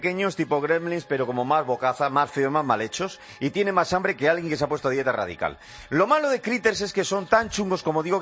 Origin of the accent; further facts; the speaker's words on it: Bilbao, Basque Country, Spain; Pero que en Bilbao se llaman vainas, vainas.